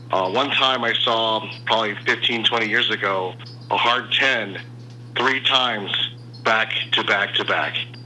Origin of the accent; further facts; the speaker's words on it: Utah, United States; I'm from Utah. I'm a new listener.